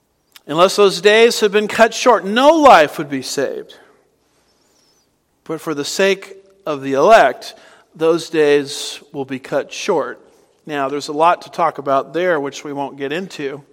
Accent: California, United States; now in Texas, United States; Now, I'm from California, and I moved to Texas over 2 decades ago.

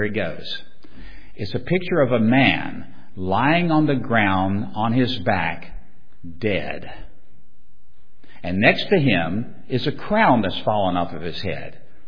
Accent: Virginia, United States; I come from Virginia. We have the best state flag in the entire Union.

